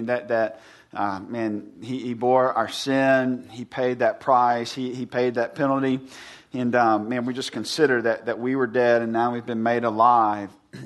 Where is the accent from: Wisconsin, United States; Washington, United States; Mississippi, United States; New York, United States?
Mississippi, United States; You can imagine growing up in Mississippi, it like changes 20 degrees every day, right?